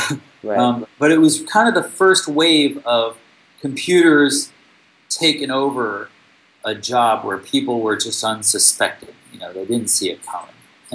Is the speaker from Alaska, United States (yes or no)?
yes; Alaska, United States; Well, I grew up in Alaska in the cold and the dark with nothing to do. And for a nerd in Alaska without a lot of friends, I mean, I was in a small town with no friends.